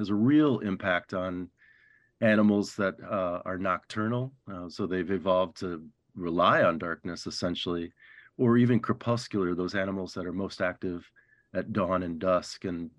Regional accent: Minneapolis, Minnesota, United States; also born or lived in New Mexico; I grew up in Minneapolis, but we've always had a cabin up north, you know, as we say.

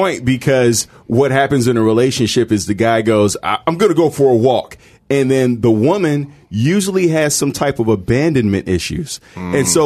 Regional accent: Chicago, Illinois, United States; I grew up in a city with the second best pizza in the world, Chicago.

